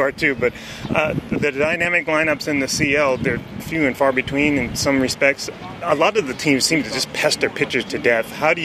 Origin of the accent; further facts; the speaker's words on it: Wyoming, United States; born there; I can't believe I was born in Wyoming.